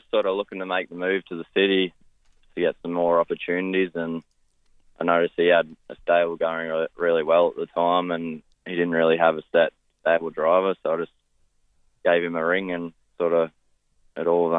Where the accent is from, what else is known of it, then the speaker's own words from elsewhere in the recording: Junee, New South Wales, Australia; I'm originally from Junee, down near Wagga